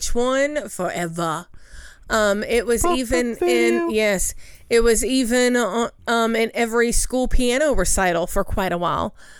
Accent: United States; See, for me, being an American, when I think of this song out, like, on a screen

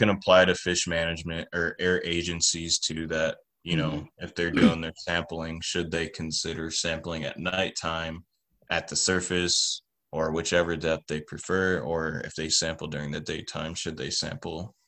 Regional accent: Sandusky, Ohio, United States; I'm from Sandusky, Ohio.

